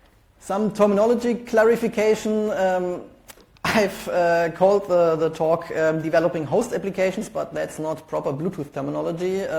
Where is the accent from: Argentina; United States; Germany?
Germany; English is a second language; from Germany.